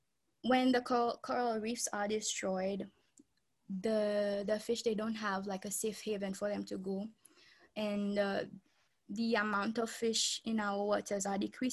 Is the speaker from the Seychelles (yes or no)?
yes; Seychelles; I'm from the Seychelles and we're an archipelago of 115 islands. It is found on along the east coast of Africa and in the Indian Ocean.